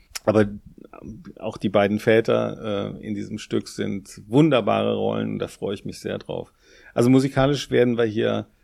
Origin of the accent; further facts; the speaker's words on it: Brühl, North Rhine-Westphalia, Germany; Ich komme ja nun nicht weit weg von hier, nämlich aus Brühl, da bin ich geboren.